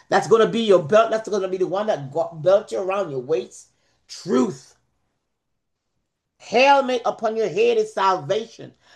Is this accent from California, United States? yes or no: no; Palm Coast, Florida, United States; I am from Palm Coast.